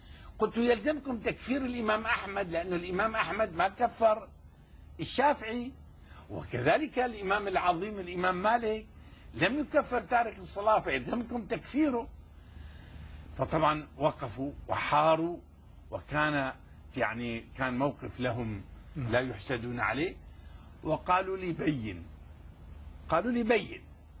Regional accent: Algeria; وأنا في بلدي الجزائر أجرأ مني

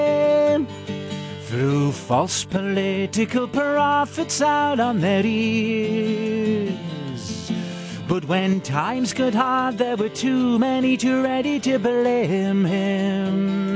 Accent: Newcastle, North East England, United Kingdom; Jack Common came from my hometown. He was from Newcastle

